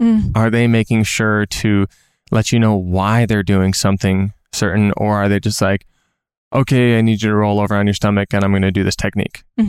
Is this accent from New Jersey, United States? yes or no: no; Minnesota, United States; or I'm from Minnesota, and even when someone reaches out to me from Minneapolis